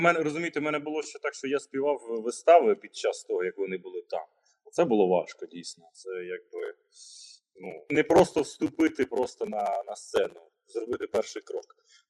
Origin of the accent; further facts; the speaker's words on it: Vinnytsia Oblast, Ukraine; я сам з Вінницької області родом, з селища, так, українського, звичайно, селища, я там ходив до школи.